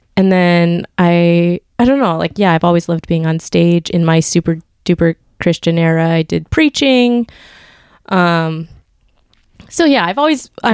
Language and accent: English; Montana, United States; So I didn't like pursue that because I grew up in Montana. So, it wasn't like a huge scene.